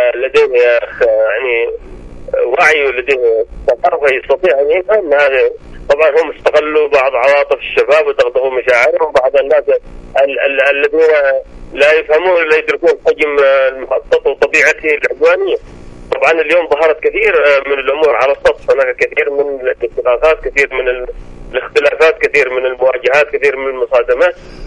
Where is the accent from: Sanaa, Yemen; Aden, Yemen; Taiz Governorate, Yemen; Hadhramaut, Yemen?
Aden, Yemen; نحن من أبناء هذه المحافظات، تحديدا محافظة عدن. نحن رغم أنني أنتمي إلى محافظة أبيان، ولكن أنا عشت وربيت في محافظة عدن